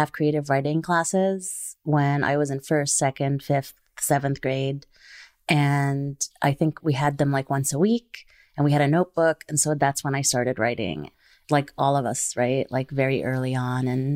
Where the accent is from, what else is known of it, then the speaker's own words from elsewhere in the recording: Kuwait; moved away; I grew up in a country that was very conservative in terms of women's bodies. I grew up in Kuwait